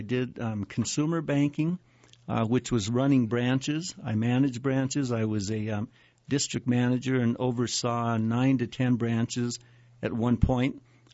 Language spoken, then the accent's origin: English; Albuquerque, New Mexico, United States; Lived in Albuquerque all of my life. I grew up in the South Valley.